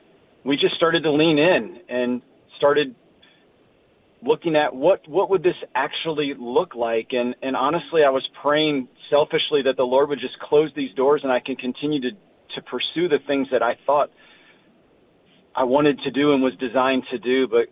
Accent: Loudoun, United States; It wasn't a part of the community that I grew up in Loudoun

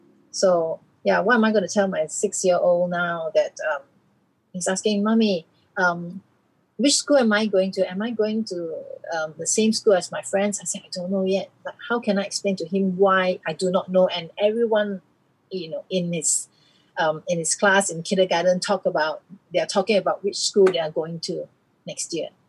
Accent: Malaysia; But I'm Malaysian.

